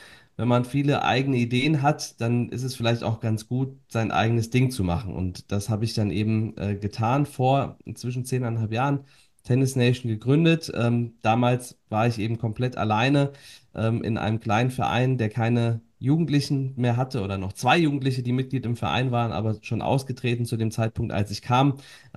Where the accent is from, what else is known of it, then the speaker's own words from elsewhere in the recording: Wiesbaden, Hesse, Germany; dass ich gebürtig aus Wiesbaden komme.